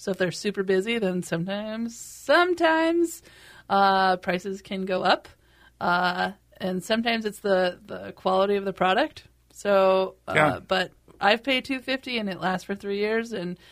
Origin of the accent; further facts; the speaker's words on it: Colorado, United States; now in Twin Cities, United States; so I'm originally from Colorado and I did not know how to manage a asphalt driveway when I moved to the Twin Cities.